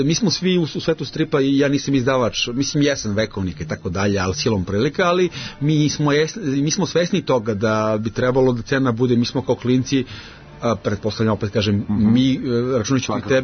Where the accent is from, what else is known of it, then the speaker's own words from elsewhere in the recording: Leskovac, Southern and Eastern Serbia, Serbia; eto i kod nas u Leskovcu naša balkanska smotra najstrip autora, znači imamo u Srbiji